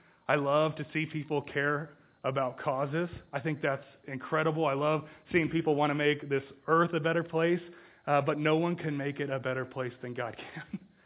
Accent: California, United States; I'm an ag guy. I grew up in the Central Valley where a ton of stuff grows, good things and bad.

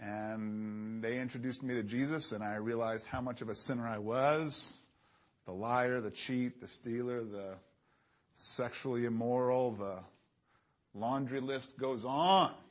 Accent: New York, United States; I grew up in New York back in the 70s, and in that culture, you were either Catholic or you were Jewish.

